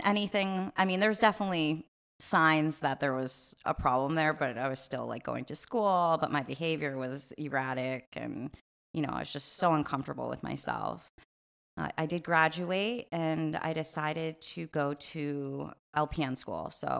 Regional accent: Falmouth, Massachusetts, United States; born there; I was born in Cape Cod, Massachusetts, Falmouth to be exact, to my parents.

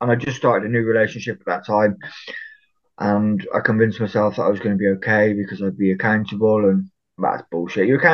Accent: Bishop's Castle, West Midlands, United Kingdom; So I moved back to my hometown, Bishop's Castle, finished the relationship I was in, living on my own

